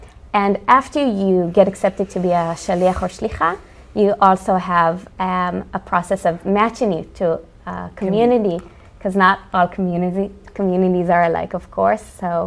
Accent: Eshchar, Northern District, Israel; I grew up north in Israel in a tiny community called Eshchar that I joke that even Israelis don't know exist. And it's a community of religious and non-religious people who decide to come and live together and be part of a community, everyone together.

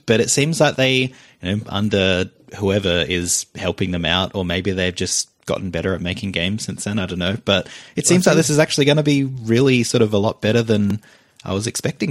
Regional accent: Adelaide, South Australia, Australia; I don't want to. I'm from Adelaide. Horrendous.

